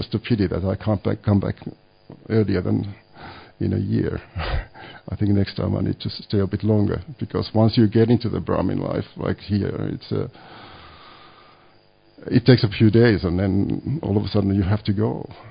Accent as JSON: {"language": "English", "country": "Finland", "moved": "yes", "lives_now": "Tasmania, Australia", "said": "Originally, I'm from Finland. Finland, yes. But I've been living in Australia for the last 15 years. In Tasmania, I live in Tasmania, which is a small island south of Melbourne. It's an island of 400,000 people."}